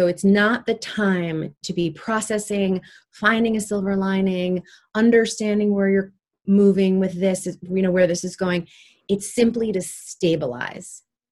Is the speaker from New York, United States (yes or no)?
yes; New York City, New York, United States; I'll share my experience as someone who grew up I was born in 1975 in New York City. Living in the New York City in the 80s was traumatic.